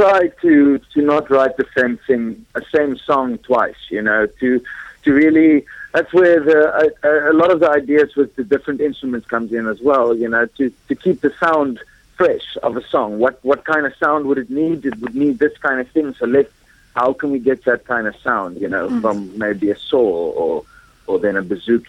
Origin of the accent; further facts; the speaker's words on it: South Africa; I mean, we are, in a sense, European, although we're South African.